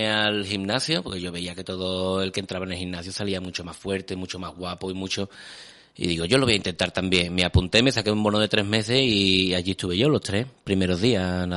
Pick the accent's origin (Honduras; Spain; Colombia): Spain; Marchena, Andalusia; allí en mi pueblo, en Marchena, al lado de Sevilla.